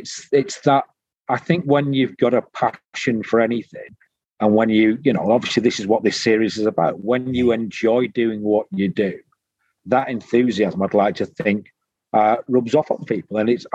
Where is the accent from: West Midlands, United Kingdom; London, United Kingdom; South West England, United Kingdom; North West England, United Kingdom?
North West England, United Kingdom; now in Newcastle upon Tyne, United Kingdom; You know, I'm from the Northwest. I'm proud to be so, but I tell everybody I'm an adopted Geordie, because I've been up here now on and off for 32 years.